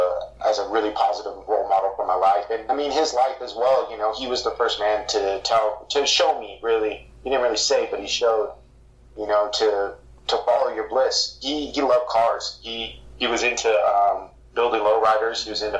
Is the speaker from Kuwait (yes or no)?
no; San Diego, California, United States; my family and where we're from Southeast San Diego. So that's like, we're about 20 minutes away. You can literally look at the border and see Mexico from across the way. Growing up there, especially as a Chicano, which is like a Mexican-American kid